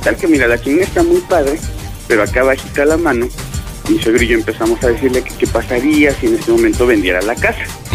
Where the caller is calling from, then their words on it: Mexico City, Mexico; Pues estamos acá en la Gustavo Madero.